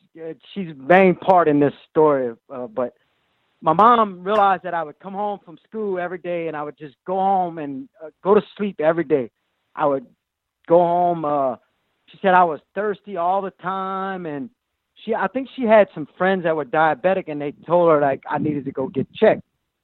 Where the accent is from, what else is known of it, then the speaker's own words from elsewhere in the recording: Thibodaux, Louisiana, United States; I grew up in Thibodaux, Louisiana.